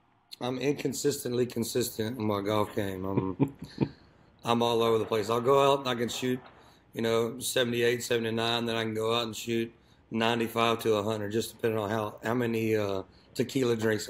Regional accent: Texas, United States; from growing up in East Texas, yeah, so like, I mean, you can definitely, it brings that grunge, kind of like that southern rock feel.

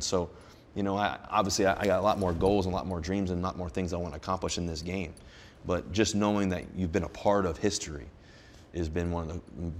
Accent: Richmond, Virginia, United States; And to know that I came from Richmond, Virginia, where everybody said I was too small

